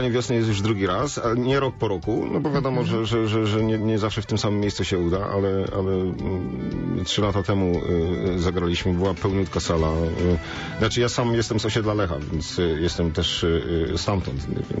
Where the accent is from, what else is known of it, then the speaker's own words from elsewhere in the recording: Poznań, Greater Poland Voivodeship, Poland; jesteśmy z Poznania